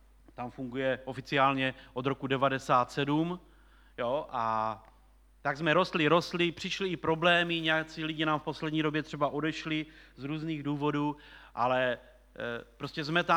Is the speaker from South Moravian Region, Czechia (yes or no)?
yes; Lednice, South Moravian Region, Czechia; Ale v podstatě pocházím, kdybych to řekl přesně, i z Nejítku u Lednice, to je úplně nejmenší vesnička na Jižní Moravě